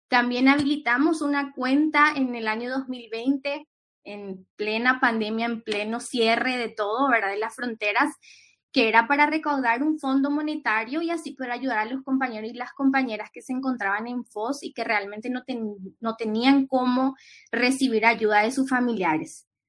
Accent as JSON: {"language": "Spanish", "country": "Paraguay", "said": "ante todo lo que está ocurriendo en nuestra universidad, como paraguayos y paraguayas también a nivel país"}